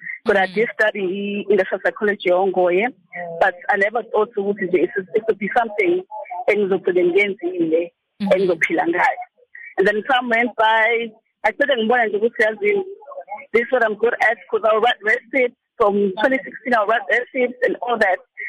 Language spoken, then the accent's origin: English; Empangeni, KwaZulu-Natal, South Africa; now in Eshowe, South Africa; grew up in Mpangeni, born and bred in Mpangeni, Sithabeni. But in 2014, I moved to Eshowe.